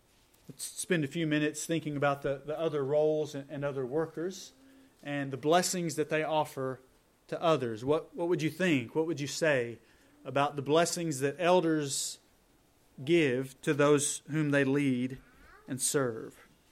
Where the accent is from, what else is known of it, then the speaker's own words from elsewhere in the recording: Texas, United States; also born or lived in Alabama; when I was in going into second grade, we moved from Alabama to Texas